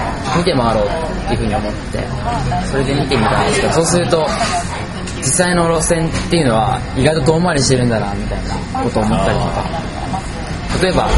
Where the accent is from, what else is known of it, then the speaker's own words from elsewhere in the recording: Kanazawa, Ishikawa, Japan; now in Tokyo, Japan; 出身は金沢市です。石川県金沢市です。で、東京に来て、まあ、3、4ヶ月経つんですけど。